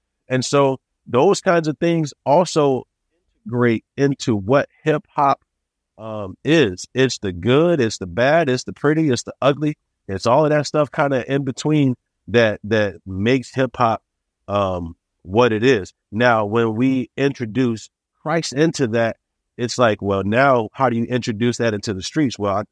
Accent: Chicago, Illinois, United States; Listening to these guys in the South, even though I am from Chicago, I grew up listening

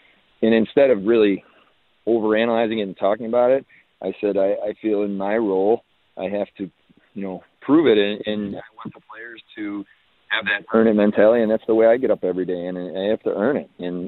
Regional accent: Buffalo, New York, United States; I grew up in Buffalo. I'm a Western New York native

